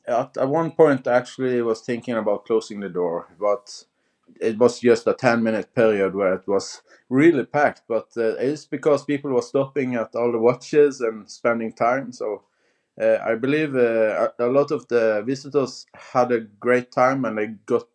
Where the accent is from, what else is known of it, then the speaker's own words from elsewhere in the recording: Bergen, Vestland, Norway; And that's Friele coffee, which is from my hometown, Bergen.